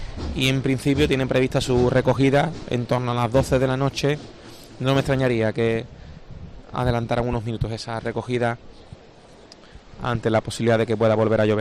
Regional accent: Cádiz, Andalusia, Spain; yo soy gaditano

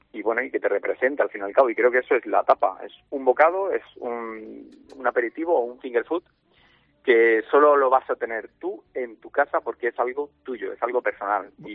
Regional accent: Linares, Andalusia, Spain; han sido tapas en mi tierra, en Linares

